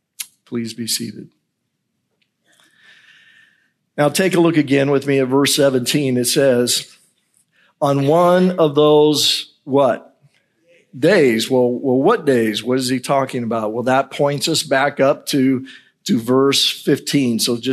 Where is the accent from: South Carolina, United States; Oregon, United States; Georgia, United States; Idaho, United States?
Idaho, United States; Now, as most of you know, I'm from the Northwest, and I kind of grew up being an avid hiker in the mountains of Idaho.